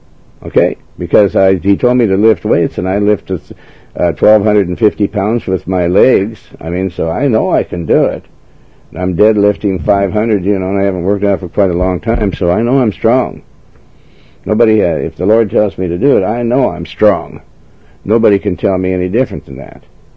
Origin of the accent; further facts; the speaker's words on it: United States; I'm an American, and I want to, and I'm a Christian.